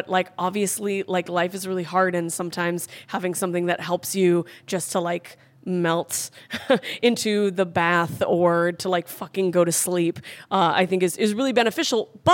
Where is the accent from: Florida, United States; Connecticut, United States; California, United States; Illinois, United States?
California, United States; I'm from California